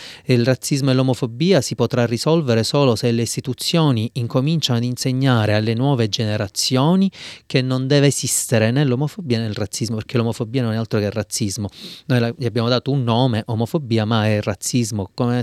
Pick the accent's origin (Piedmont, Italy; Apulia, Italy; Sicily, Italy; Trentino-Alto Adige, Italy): Sicily, Italy; Palermo; visto che io sono palermitano